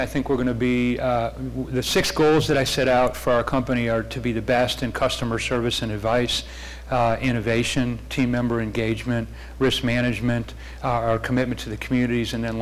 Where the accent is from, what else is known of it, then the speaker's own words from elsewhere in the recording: Michigan, United States; Growing up in Michigan, the thing I learned is you have cycles.